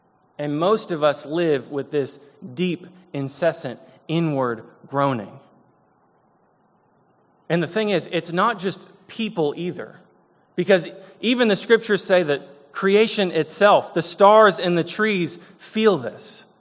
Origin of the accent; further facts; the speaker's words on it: Michigan, United States; I know that we technically have winter in Southern California, but growing up in Michigan, it's a little bit different environment.